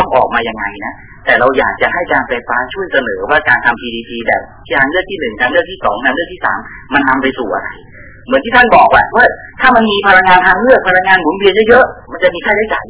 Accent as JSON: {"language": "Thai", "region": "Southern Thailand", "country": "Thailand", "said": "รอบนี้ผมคนใต้ถูกคนเหนือก็คือท่านน้องประหลัดหลอกนะ"}